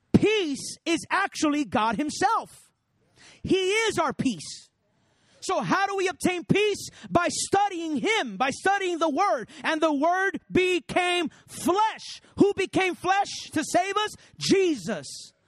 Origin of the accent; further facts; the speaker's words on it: Puerto Rico; I grew up in Puerto Rico, and Puerto Rico is right there in Hurricane Alley.